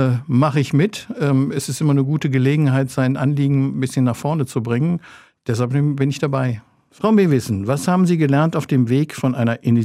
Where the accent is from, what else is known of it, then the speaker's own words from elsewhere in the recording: Krefeld, North Rhine-Westphalia, Germany; Ich bin auch gebürtiger Krefelder, wohne seit Geburt hier. Meine Familie wohnt auch schon hier in Krefeld.